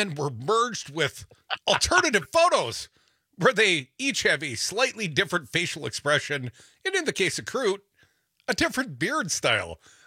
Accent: United States; You know, that's part of being an American, part of my truth.

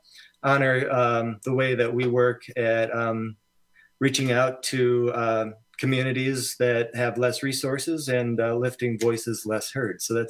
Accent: Monona, Wisconsin, United States; growing up, I grew up in Monona, right here in the Madison area.

